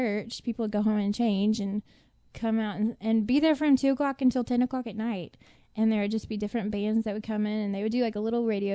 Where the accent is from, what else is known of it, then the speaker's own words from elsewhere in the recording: Texas, United States; accent: country; so I sounded country innately because I was from Texas